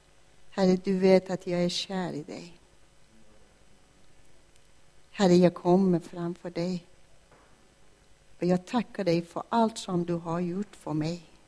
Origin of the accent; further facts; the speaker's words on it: Iran; jag kommer från Iran, från en traditionell familj, en muslims familj.